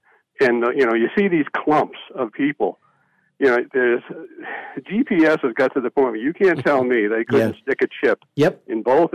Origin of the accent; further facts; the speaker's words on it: New England, United States; maybe it's just because I grew up in New England as a Giants fan, surrounded by Patriots fans.